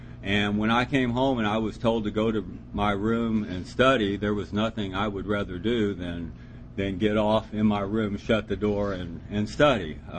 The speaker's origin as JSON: {"language": "English", "town": "Akron", "region": "Ohio", "country": "United States", "tie": "born there", "said": "I was born in Akron, Ohio, of all places."}